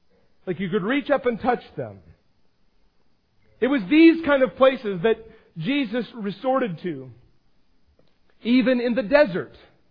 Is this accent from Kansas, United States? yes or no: no; Astoria, Oregon, United States; I grew up by the ocean. I grew up in Astoria.